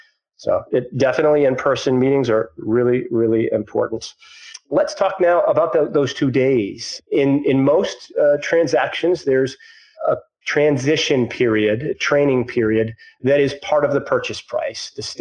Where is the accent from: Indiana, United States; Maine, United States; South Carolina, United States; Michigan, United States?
Maine, United States; I grew up in Maine.